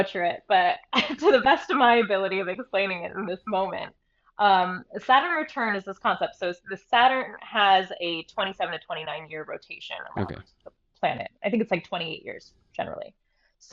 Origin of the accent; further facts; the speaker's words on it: United States; There were times, you know, especially growing up in America where like I was not even proud to be Indian.